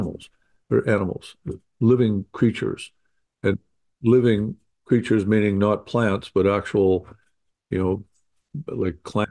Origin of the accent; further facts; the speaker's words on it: Saskatchewan, Canada; born there; I was born in Saskatchewan, Canada. You know, lived in a trailer park